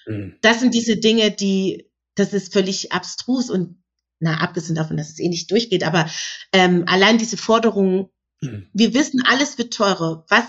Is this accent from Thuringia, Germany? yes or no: no; Baden-Württemberg, Germany; Ich komme aus dem Schwäbischen